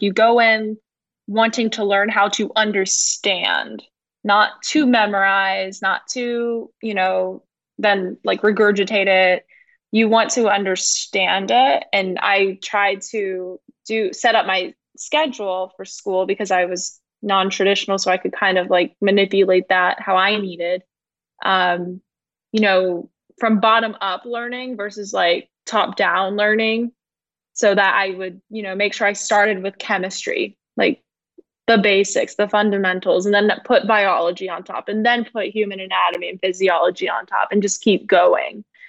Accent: Atlanta, Georgia, United States; my dad was from Puerto Rico. And I have two brothers, one older, one younger. I'm the only girl. So born and raised in Atlanta, Georgia. So I'm a first generation American for my family.

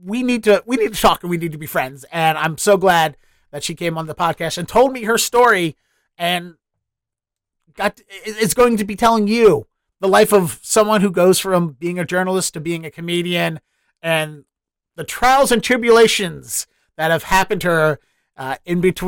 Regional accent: Baltimore, Maryland, United States; To me, they're all the same because I grew up in Baltimore and I went to school in a college in MoCo and I worked in D.C.

